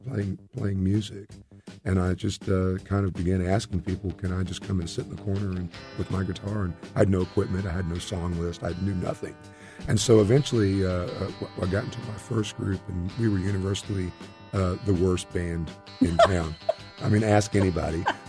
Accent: Ada, Oklahoma, United States; Ada, Oklahoma, a little town in south central Oklahoma.

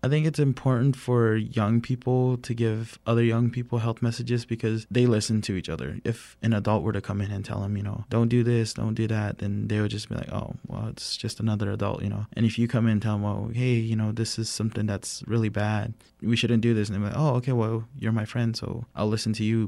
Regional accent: San Felipe Pueblo, New Mexico, United States; Hello everyone … from San Felipe, I'm 19.

